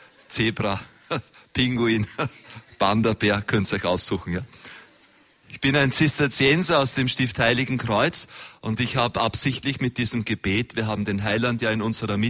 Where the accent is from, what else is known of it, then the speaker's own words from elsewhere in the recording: Austria; In Österreich sagen wir viel Ehr, viel G'scher.